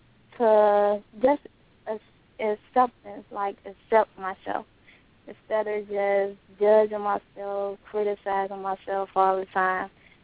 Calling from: Chicago, Illinois, United States

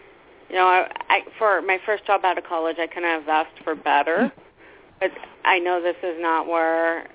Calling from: Oregon, United States; also born or lived in Alaska

